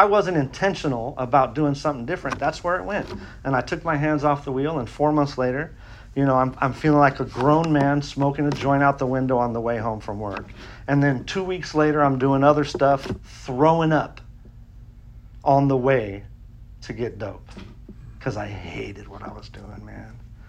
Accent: California, United States; don't tell them dudes I'm from California

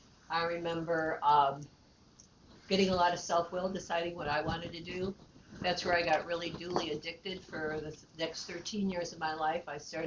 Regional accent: Ohio, United States; also born or lived in Buffalo, New York; I was born in Buffalo, New York, and I lived there till I was age 7. And then we moved to Ohio. I had a whole new beginning, and I'll get into that. And then spent most of my time in Ohio.

